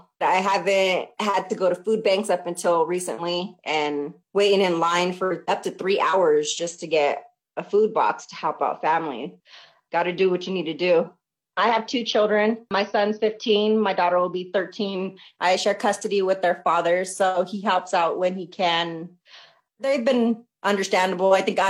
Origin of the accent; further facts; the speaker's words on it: Greeley, Colorado, United States; now in Denver, United States; born and raised in Colorado, from Greeley, Colorado. I moved out to the Denver area in 2005.